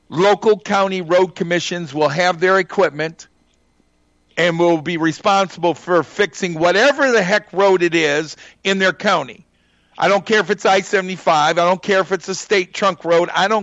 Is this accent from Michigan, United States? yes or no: yes; Michigan, United States; I made a difference in my home state of Michigan.